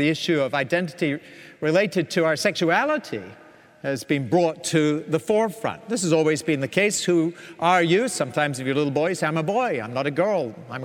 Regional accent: Scotland, United Kingdom; Don't ever call a Scotsman English. You'll get a visceral response if you do that. We're British, we're from the British Isles, but we are not English, and we will tell you that.

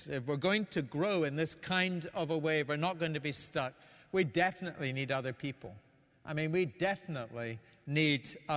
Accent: Scotland, United Kingdom; my home country of Scotland

